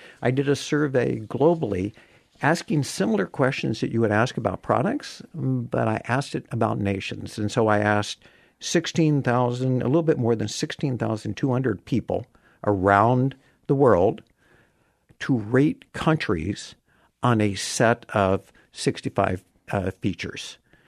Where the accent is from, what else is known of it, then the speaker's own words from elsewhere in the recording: United States; And because of my roots being American and my centricity with the country, I anticipated America was going to be number one.